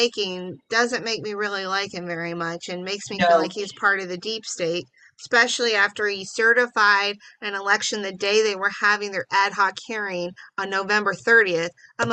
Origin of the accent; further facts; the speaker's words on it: Cornville, United States; Oh, yeah. I grew up in Cornville.